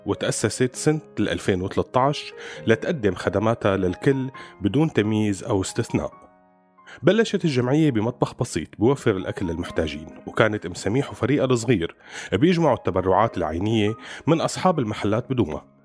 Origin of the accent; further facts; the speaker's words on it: Syria; ونقوم بمسؤوليتنا كسوريين لبعض